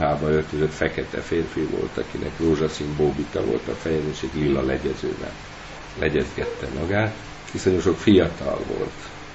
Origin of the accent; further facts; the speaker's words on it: Nyíregyháza, Szabolcs-Szatmár-Bereg, Hungary; Mondjuk azt viszonylag ismerem, mert én is ott cseperedtem fel